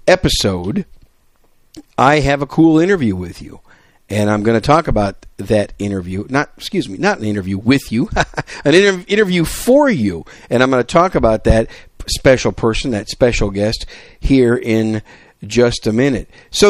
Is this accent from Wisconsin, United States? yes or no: yes; Wisconsin, United States; also born or lived in New York City; You know, I was born in New York City, raised in Wisconsin. I've been living in Texas a long time.